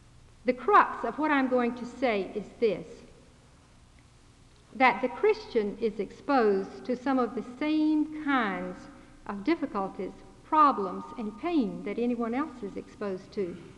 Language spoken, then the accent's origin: English; Kenya; from Kenya, East Africa.